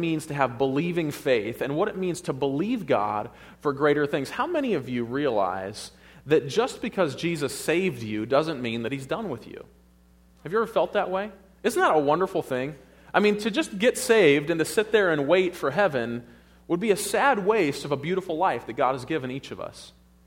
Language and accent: English; Wisconsin, United States; I grew up in Wisconsin, and when I see snow like what we saw last weekend, to me, that's just normal.